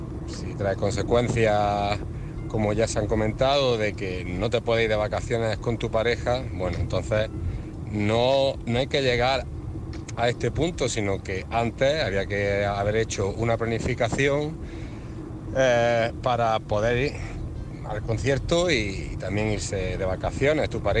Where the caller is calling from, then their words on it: Granada, Andalusia, Spain; de Granada y quería opinar